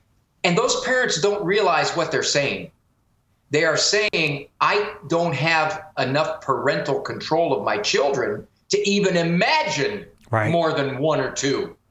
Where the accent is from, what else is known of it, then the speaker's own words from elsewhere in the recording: Canton, Ohio, United States; That's my hometown.